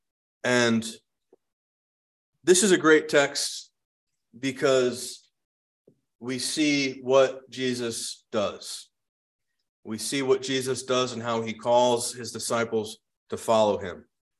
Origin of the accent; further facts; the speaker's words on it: United States; And as an American watching it, you may have been like me and thought, why are they're really promoting the monarchy?